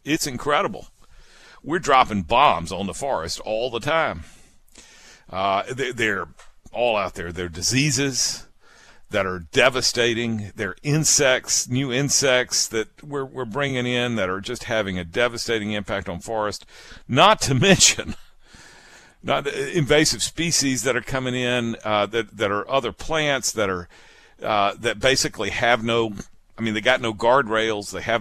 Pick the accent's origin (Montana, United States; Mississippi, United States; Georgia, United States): Mississippi, United States; born there; also born or lived in Alabama; Look, I was born in Mississippi, I just got to confess to you another part of my secret. I was born in Mississippi. You know how far away that is. But we ended up in Alabama.